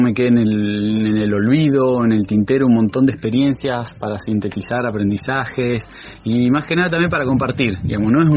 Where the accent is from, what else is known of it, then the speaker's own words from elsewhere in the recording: Fisque Menuco, Río Negro, Argentina; Y sí, soy de acá de Fisque, estudié psicología en Rosario.